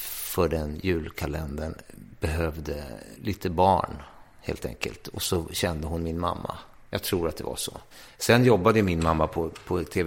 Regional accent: Hagsätra, Stockholm County, Sweden; Ja, men jag ordnade till mig när vi flyttade då från Hagsätra när jag skulle börja sjuan. Då har man ju jag hade ju min identitet då i Hagsätra, och sen flyttade vi in till Södermalm.

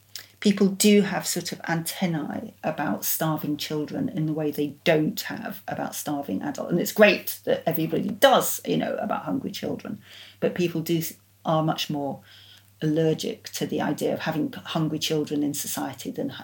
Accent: Yorkshire and the Humber, United Kingdom; I grew up in Yorkshire, actually.

